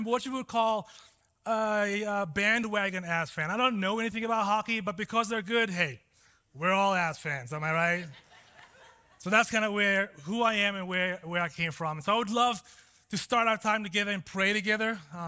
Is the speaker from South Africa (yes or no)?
yes; Cape Town, Western Cape, South Africa; I grew up in Cape Town, South Africa, and if you've been there or you've seen pictures of it, it is arguably one of the most beautiful places in the world. I love that I'm from there. My family still lives there